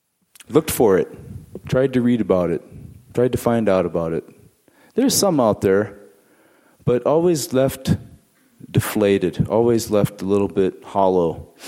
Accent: Crow Agency, Montana, United States; And I'm from Crow Agency, Montana. Grew up there in the 1970s and 80s when we had three TV stations.

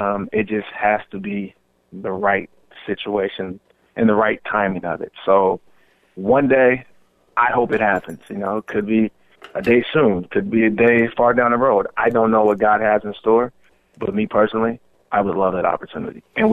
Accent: Washington, United States; recruiting in Seattle, Washington, where it's my home state, where I'm loved

